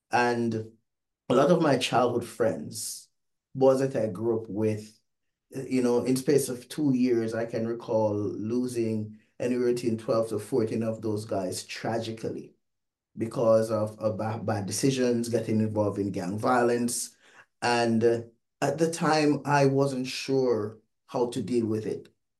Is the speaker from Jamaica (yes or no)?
yes; Jamaica; I'm from Jamaica. I'm cool, calm, collective.